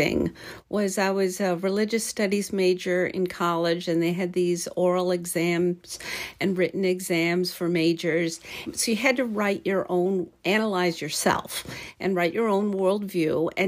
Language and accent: English; Detroit, Michigan, United States; born there; And then eventually they moved to the States 10 years after they were married, and I was born in Detroit.